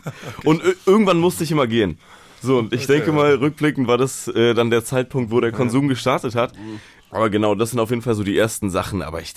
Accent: Berlin, Germany; Ich bin in Zehlendorf groß geworden mit meinen zwei Geschwistern.

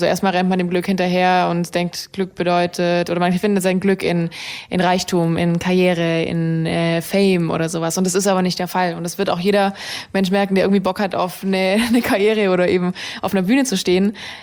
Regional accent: Swabia, Germany; Ich bin in der schwäbischen Küche aufgewachsen. Ich komme aus dem Schwabeländle unter. Unsere Dialekte sind so ein bisschen befeindet

